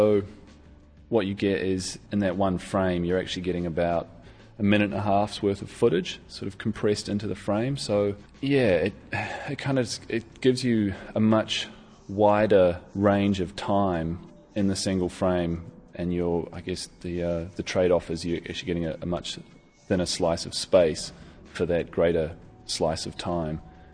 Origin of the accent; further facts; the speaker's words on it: Auckland, New Zealand; now in Melbourne, Australia; Well, I'm actually born in New Zealand and raised in Auckland, but now officially an Australian artist